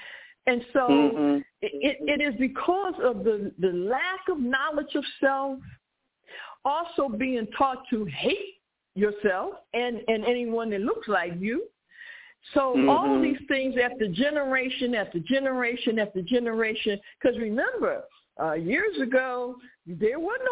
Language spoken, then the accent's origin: English; Philadelphia, Pennsylvania, United States; because I'm from Philly